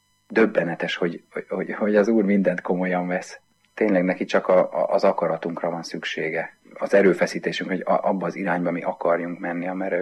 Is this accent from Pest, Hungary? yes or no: yes; Tahitótfalu, Pest, Hungary; én az erdő szélen nőttem föl Tahiban, a Pilisben.